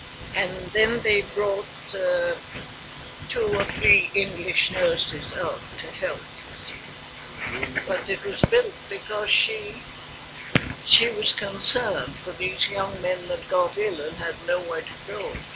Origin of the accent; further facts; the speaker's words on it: Canada; When I came from Canada, I played the organ for the evening services.